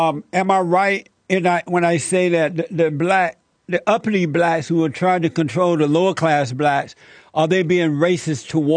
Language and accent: English; Alabama, United States; Whereas when I was growing up in Alabama, we knew that it was a battle between good and evil, right and wrong.